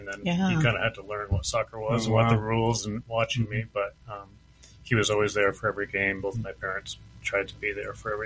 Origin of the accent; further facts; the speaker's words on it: New Hampshire, United States; I grew up in New Hampshire. I grew up similar in a Christian home. I had two older sisters.